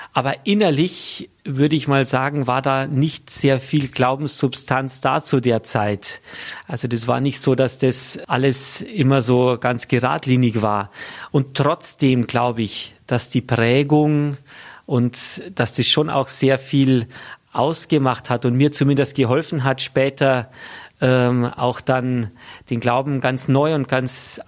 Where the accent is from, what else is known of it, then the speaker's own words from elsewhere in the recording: Bavaria, Germany; ich komme ursprünglich aus Niederbayern, aus der Nähe von Dingolfing, Diözese Regensburg. Bin dort aufgewachsen auf dem Dorf und hab alles mitgemacht, Erstkommunion, Firmung, komme aus einer Mesners-Familie